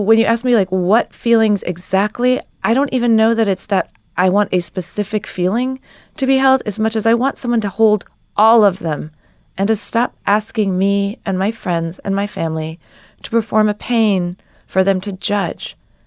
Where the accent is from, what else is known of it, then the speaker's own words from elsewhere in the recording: New York, United States; he still has that sort of that sense of the singularity that I did growing up outside of New York.